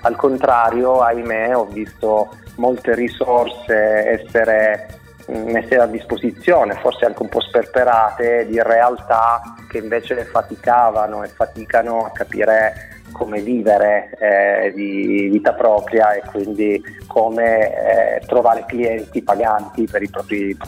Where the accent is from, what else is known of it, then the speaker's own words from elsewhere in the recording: South Italy, Italy; Quando ho deciso di iniziare questo mio percorso e ripartire dalla mia terra di origine